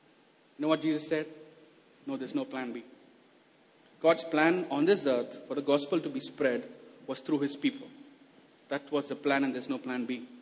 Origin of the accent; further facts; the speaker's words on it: Odisha, India; born there; I was born in Orissa because my dad lived abroad, so my mom was living with my grandparents. So I grew up with missionary background, right?